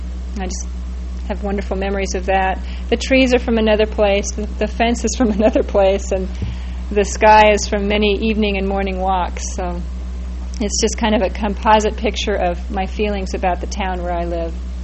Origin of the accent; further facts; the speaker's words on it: California, United States; I grew up in California and had a lot of good Catholic friends and loved a lot of their religious imagery.